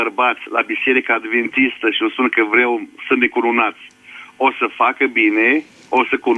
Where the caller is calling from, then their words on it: Suceava, Suceava County, Romania; Sunt din Suceava.